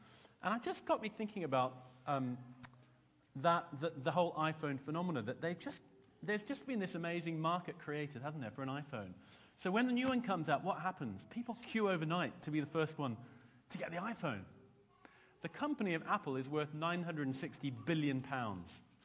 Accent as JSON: {"language": "English", "town": "Brisbane", "region": "Queensland", "country": "Australia", "said": "I'm from Brisbane in Queensland, and each year there's a thing called the exhibition, or because it's an Aussie thing, we call it the ECCA."}